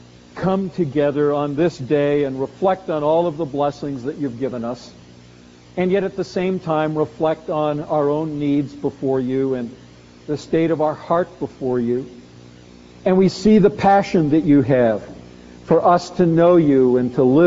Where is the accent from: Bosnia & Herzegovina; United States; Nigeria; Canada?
Canada; even as a Canadian, I had not heard very much about